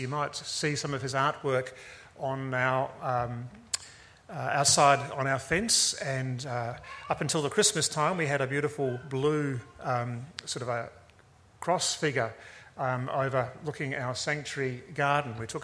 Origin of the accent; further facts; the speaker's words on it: Auckland, New Zealand; I grew up in Auckland, I'm a Kiwi by birth